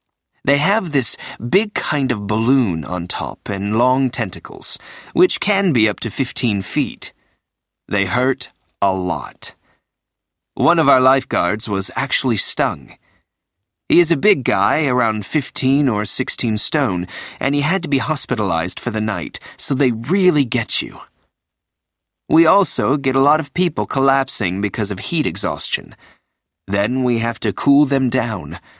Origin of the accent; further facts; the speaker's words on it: England, United Kingdom; moved away as an adult; now in Miami Beach, United States; I'm a lifeguard on Miami Beach. I came over from England and got married here.